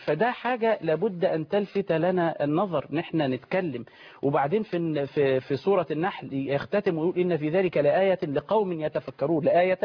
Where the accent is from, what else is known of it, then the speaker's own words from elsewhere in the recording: Dakahlia, Egypt; وعلى فكرة أنا بلدياتكم برضو من الدقهلية يعني.